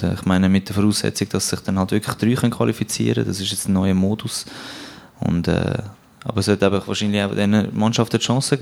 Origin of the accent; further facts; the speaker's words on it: Switzerland; Normalerweise sind wir Schweizer ja innerlich bescheiden